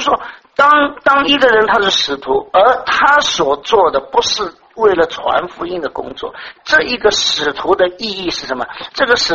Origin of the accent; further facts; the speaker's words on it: Shanghai, China; 就像我们上海人讲的空心大老官